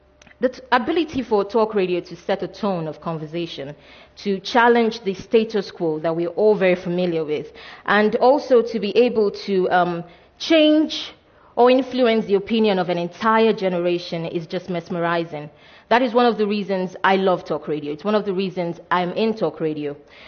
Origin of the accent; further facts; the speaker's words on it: Nigeria; I'm Nigerian.